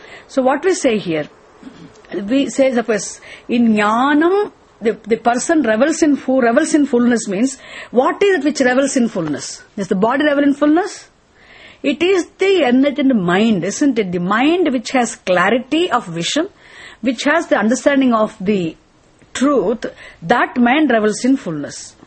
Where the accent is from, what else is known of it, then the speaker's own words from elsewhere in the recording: India; Now I'm very Indian, you see.